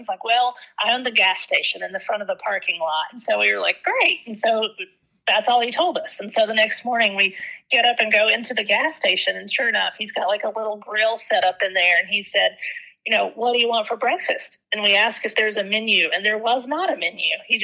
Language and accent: English; East Coast, United States; it was unlike anything I'd ever seen growing up on the East Coast.